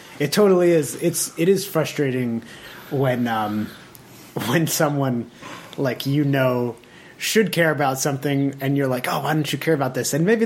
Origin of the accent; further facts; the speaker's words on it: Cheshire, Connecticut, United States; It's an ice cream place from my hometown in Cheshire, Connecticut.